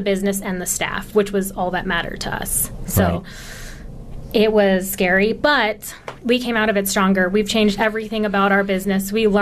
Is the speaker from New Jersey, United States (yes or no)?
no; Tucson, Arizona, United States; I'm born and raised in Tucson, so it's always been a dream of mine to be here.